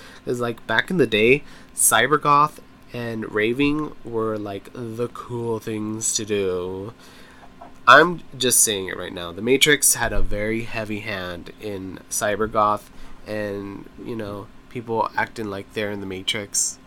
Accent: Phoenix, Arizona, United States; Like, I came from Phoenix, Arizona. Like, the number one rule in the summer is you don't go outside wearing black

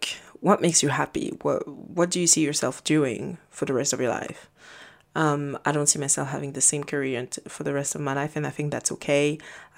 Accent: Belgium; also born or lived in Congo; I was born in Congo and then I moved to Belgium, and that's where I was raised. And it was really, really hard growing up because for Congolese, I wasn't really Congolese because I was raised, quote unquote, the European

